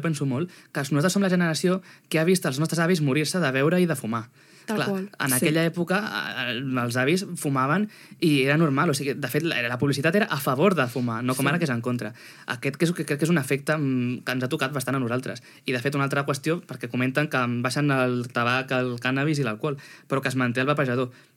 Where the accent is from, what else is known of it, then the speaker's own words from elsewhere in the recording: Sabadell, Catalonia, Spain; Jo que sóc de Sabadell